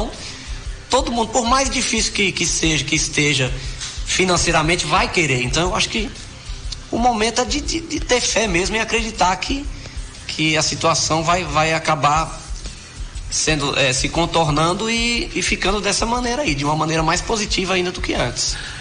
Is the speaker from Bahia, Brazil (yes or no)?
yes; Campo Formoso, Bahia, Brazil; Como todo mundo sabe, eu nasci no interior, no Alagadiço ali, interior daqui de Campo Formoso.